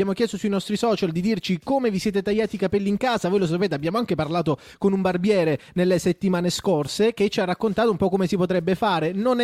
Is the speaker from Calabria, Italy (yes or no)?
yes; Calabria, Italy; che veniamo dalla Calabria, l'avrete vagamente intuito